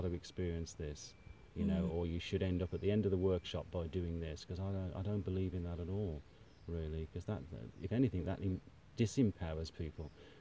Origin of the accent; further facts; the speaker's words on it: Birmingham, West Midlands, United Kingdom; I'm a Brummie, I'm a city lad